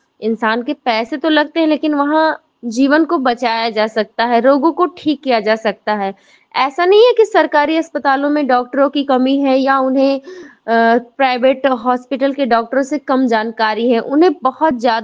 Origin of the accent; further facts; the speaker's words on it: Chaitia Murar, Uttar Pradesh, India; और हमारी उम्र 28 साल है। हम चैतिया मुरार के रहने वाले हैं, जहाँ का पिन कोड नंबर है 2718-35।